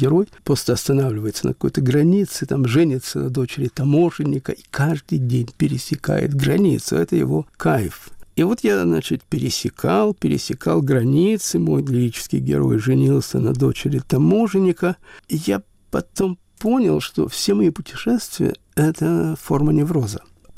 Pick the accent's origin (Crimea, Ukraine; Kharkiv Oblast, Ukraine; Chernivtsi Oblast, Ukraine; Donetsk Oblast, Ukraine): Chernivtsi Oblast, Ukraine; Chernivtsi; я вырос в Западной Украине, в городе Черновцы. Это бывшая Австрия, после Королевства Румынии, после Советский Союз, теперь, наконец, Украина.